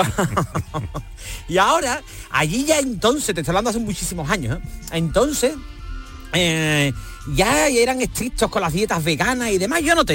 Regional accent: Seville, Andalusia, Spain; si soy de Sevilla este

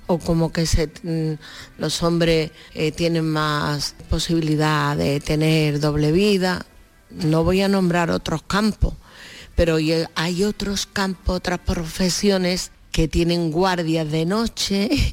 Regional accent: Mexico; accent: Mexican; now in Switzerland; Dices que tengo un deje mexicano, pero si vieras lo que hago con el diccionario, sí, sí. No hablo inglés ni el castellano perfecto, pero me defiendo. Pero lo más gracioso es que cuando yo llegué a Suiza, porque en México...

